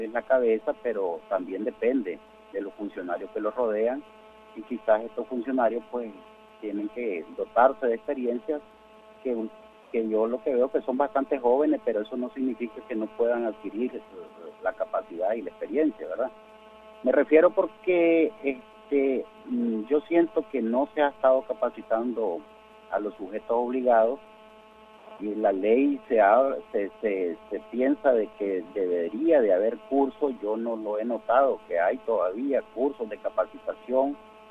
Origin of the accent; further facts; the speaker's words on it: Nicaragua; como nicaragüenses, nos volvamos a seguir viendo allí en la plaza